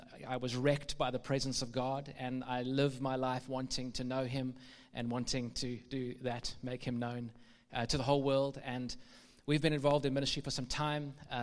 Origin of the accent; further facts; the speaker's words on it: Cape Town, Western Cape, South Africa; But I'm originally from Cape Town